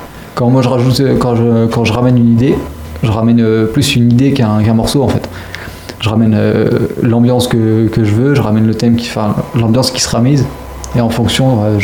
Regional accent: Basel, Basel-Stadt, Switzerland; J'écoutais la musique quand j'étais gamin à Bâle

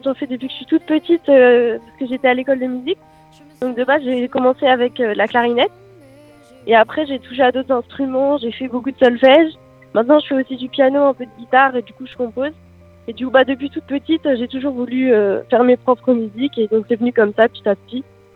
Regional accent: Granville, Normandy, France; j'ai 19 ans, je viens de Granville

